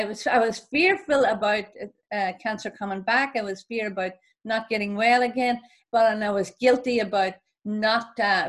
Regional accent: Ireland; I come from Ireland where, you know, we have a big family, big Catholic family.

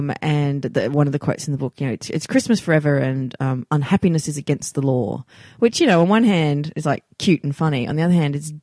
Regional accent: Australia; I'm Australian.

